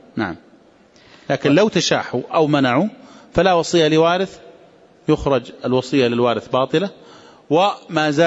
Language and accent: Arabic; Najd, Saudi Arabia; لكن عندنا في نجد إذا قال أوصيت بثلث مالي